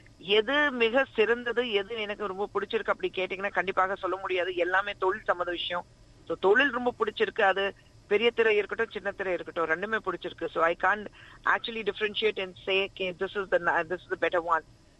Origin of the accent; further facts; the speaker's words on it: Mumbai, Maharashtra, India; நான் பிறந்து வளர்ந்தது மும்பையில.